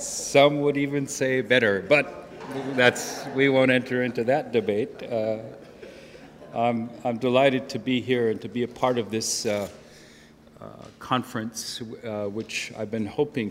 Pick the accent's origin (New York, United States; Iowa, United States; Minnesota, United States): Minnesota, United States; We're both from Minnesota, and except he was a Republican.